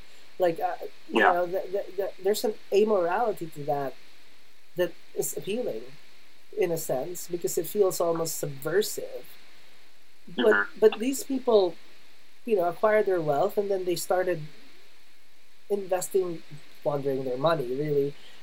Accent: Philippines; English is a second language; moved away as an adult; growing up in the Philippines, my final 2 years there, between, you know, like 99 and 2000, I was 19 years old.

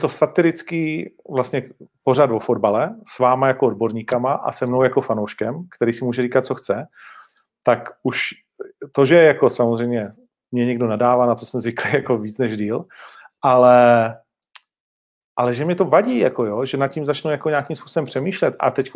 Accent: Moravia, Czechia; I když jako Moravák to Brnu nepřeju

